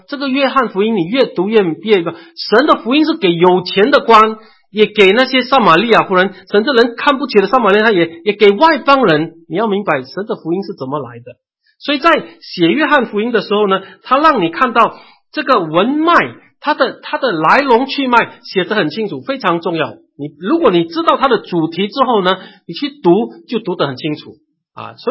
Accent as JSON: {"language": "Chinese", "country": "China", "said": "我们中国人诗歌很讲究押韵，对不对？"}